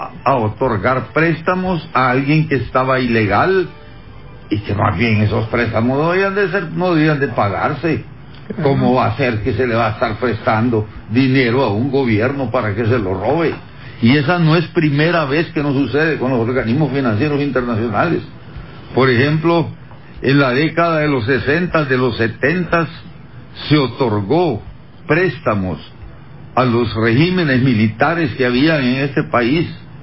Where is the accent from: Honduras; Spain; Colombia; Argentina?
Honduras; dejen de seguir haciendo acciones de desestabilización en mi país. Ya Honduras no es un país, como nos decían antes, bananero